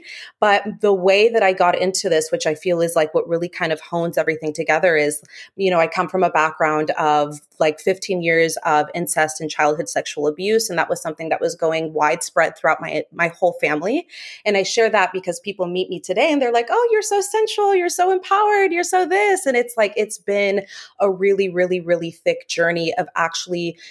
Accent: Dallas, Texas, United States; moved away as an adult; now in Miami, United States; I'm a Texas girl, Dallas, Texas, born and raised. Moved to Miami, Florida about a year ago.

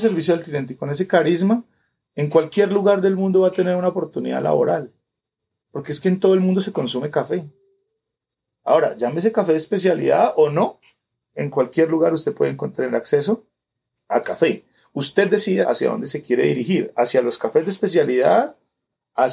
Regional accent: Colombia; tenemos que convencernos nosotros del potencial que nosotros tenemos como colombianos.

